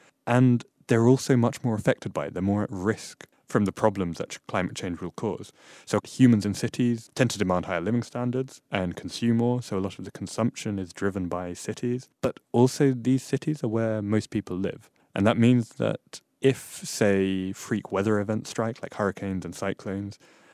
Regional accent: England, United Kingdom; now in Germany; I grew up in England and then moved to Germany a couple of years ago.

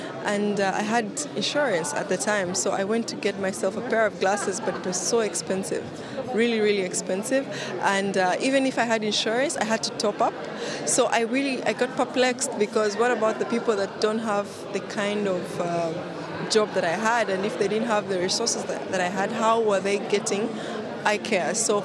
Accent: Uganda; I am from Uganda, and I'm extremely passionate about making eye care more accessible.

